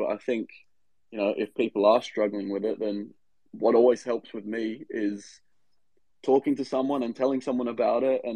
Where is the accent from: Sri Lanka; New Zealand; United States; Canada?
New Zealand; growing up in New Zealand at the start of Australia, it was soccer